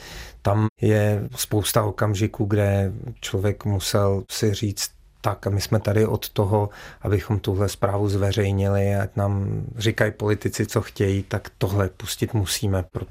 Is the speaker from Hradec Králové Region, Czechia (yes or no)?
no; Teplice, Ústí nad Labem Region, Czechia; A já jsem dětství strávil v Teplicích a Teplice to je úžasné město.